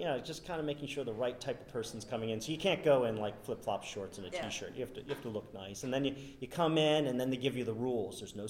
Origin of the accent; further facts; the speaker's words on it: New England, United States; I grew up in New England back in the day when New England teams didn't do well, like the Sox and the Patriots.